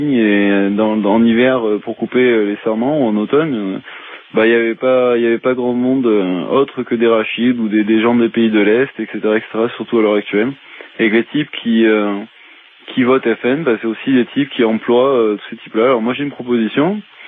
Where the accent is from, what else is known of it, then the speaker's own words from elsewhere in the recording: Provence-Alpes-Côte d'Azur, France; Moi, je viens du Vaucluse, j'ai passé, je suis né là-bas, j'ai passé une bonne partie de ma vie, je continue à y retourner parce que j'ai pas mal de famille entre Bolène et Orange.